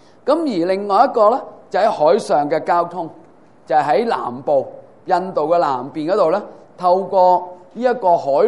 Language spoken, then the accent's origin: Cantonese; China; 我哋中國人好早就已經同呢啲地方有交往嘅喎。